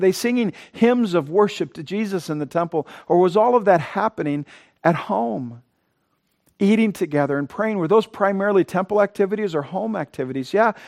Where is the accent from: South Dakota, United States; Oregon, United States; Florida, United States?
South Dakota, United States; Coleman; And in our little church of 75 people growing up in Coleman, South Dakota, she was our main missionary, almost our only missionary.